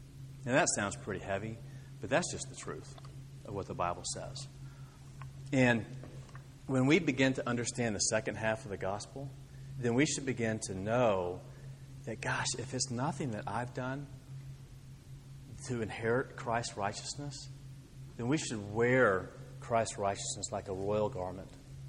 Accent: Texas, United States; also born or lived in Oklahoma; And I wasn't born in Texas. I was born in Oklahoma. But I got here as soon as I could. And I can tell you that wherever I go and I tell them I'm from Texas, it's, oh, Texas, right?

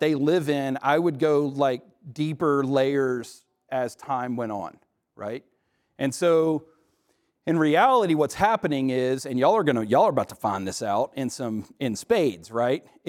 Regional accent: Arkansas, United States; And I grew up in Central Arkansas. Any Arkansans in here?

